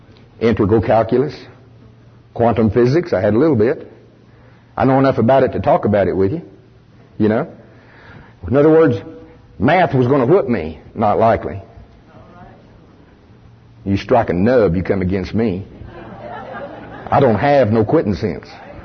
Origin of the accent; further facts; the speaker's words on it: Oklahoma, United States; Now, I'm from Pottawatomie County, Oklahoma. We talk real plain down there.